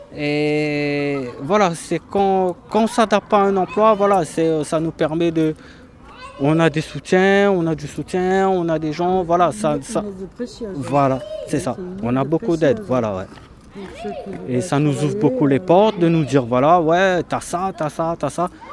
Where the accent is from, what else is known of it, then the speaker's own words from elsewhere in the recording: Réunion, France; je venais de la Réunion